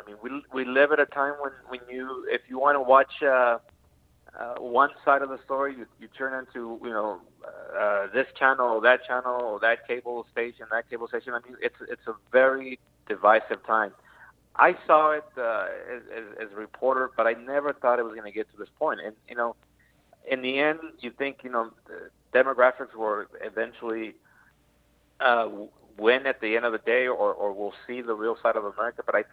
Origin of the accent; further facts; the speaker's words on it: California, United States; also born or lived in San Luis, Durango, Mexico; You know, Larry, as growing up in the San Joaquin Valley, I always remember the employer, the rancher, coming in after the hard working day and talking to my parents